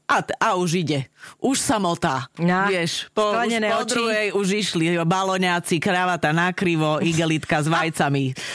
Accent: eastern Slovakia, Slovakia; No, u nás na východe neboli korbáče

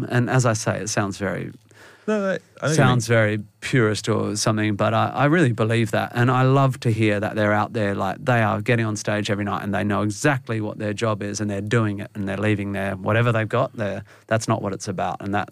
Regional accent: Perth, Western Australia, Australia; I come from Perth, West Australia. I don't come from a musical family.

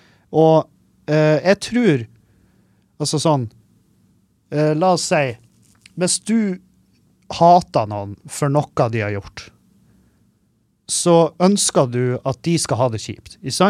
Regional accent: Halsa, Nordland, Norway; jeg vokste opp på Halsa i Meløy

